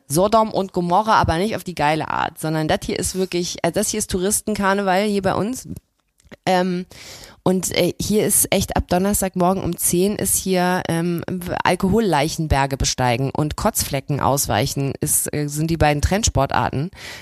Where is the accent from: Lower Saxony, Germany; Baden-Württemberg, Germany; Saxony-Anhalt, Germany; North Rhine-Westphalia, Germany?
North Rhine-Westphalia, Germany; Cologne; als Kölnerin oder zumindest als so lange in Köln wohnend und auch in diesem Umfeld aufgewachsen sein, dass ich mir einfach rausnehme, mich als Kölnerin zu bezeichnen